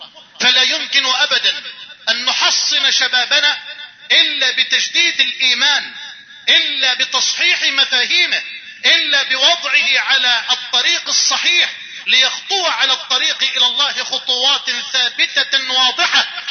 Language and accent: Arabic; Egypt; أن تجعل بلدنا مصر واحة للأمن والأمان